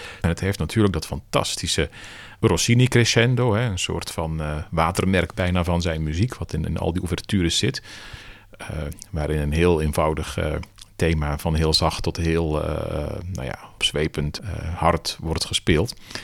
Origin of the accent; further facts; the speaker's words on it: Eeklo, East Flanders, Belgium; Eeklo is het stadje waar ik vandaan kom.